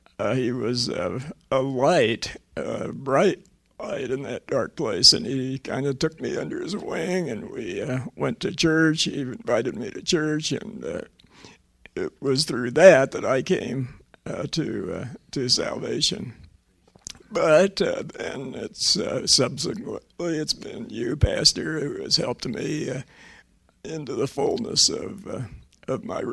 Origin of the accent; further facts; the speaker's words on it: Ohio, United States; now in Olathe, United States; So I was so impacted back in 1972 when I came to Olathe from Ohio.